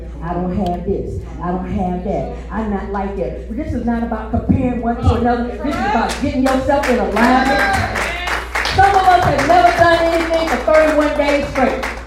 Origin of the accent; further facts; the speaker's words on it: St. Louis, Missouri, United States; I'm a city girl. I'm from St. Louis.